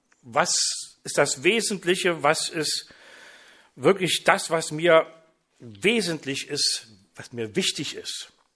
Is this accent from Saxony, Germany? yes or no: yes; Vielau, Saxony, Germany; ich komme aus Vielau, das liegt in der Nähe von Zwickau, komme aus dem Hintergrund der Brüderversammlungen, wo ich mit Leib und Seele zu Hause bin. Ich bin 63